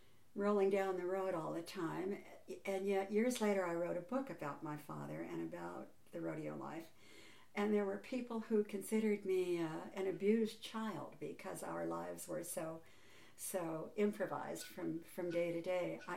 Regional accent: Great Falls, Montana, United States; I was born in Montana, in Great Falls, Montana, into a rodeo family.

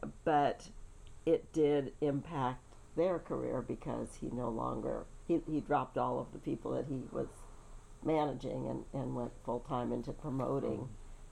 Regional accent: San Francisco, California, United States; born there; And I was born in San Francisco in 1942, October, so I'm a little bit younger, a few months. And my parents were both born in San Francisco.

